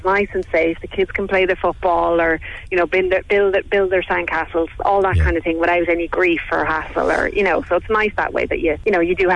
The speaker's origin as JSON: {"language": "English", "town": "Kildare", "region": "Leinster", "country": "Ireland", "said": "Yeah, like, I'm originally from Kildare."}